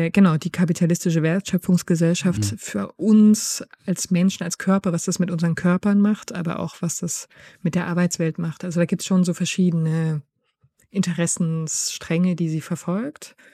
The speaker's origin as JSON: {"language": "German", "country": "Germany", "tie": "born or raised there", "said": "Ich bin jetzt in der DDR aufgewachsen"}